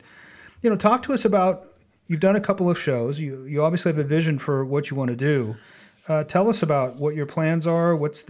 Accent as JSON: {"language": "English", "region": "California", "country": "United States", "tie": "born or raised there", "also_born_or_lived": "Napa", "lives_now": "Sonoma County, United States", "said": "I grew up in the Bay Area and came up here, because that's where I met my husband and ended up moving up here."}